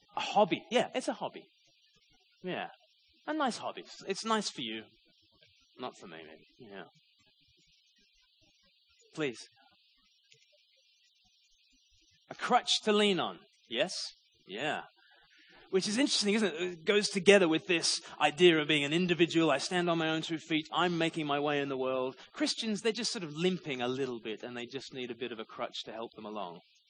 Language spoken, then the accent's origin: English; Australia; now in United Kingdom; Because the thing is, as an Australian in the UK, I don't need to be aware of what's going on with sports scores